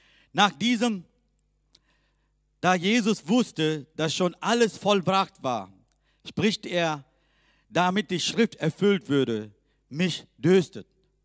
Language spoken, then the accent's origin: German; Sri Lanka; now in Germany; Ich komme aus Sri Lanka